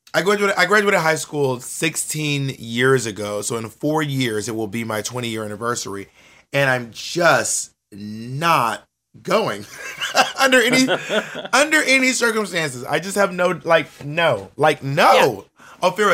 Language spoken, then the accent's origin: English; Columbus, Georgia, United States; also born or lived in Phenix City / LaGrange / Corinth; I'm from like a lot of small towns, but I grew up in Columbus, Georgia, and in Phenix City, Alabama, and LaGrange, Georgia, and Corinth, Mississippi.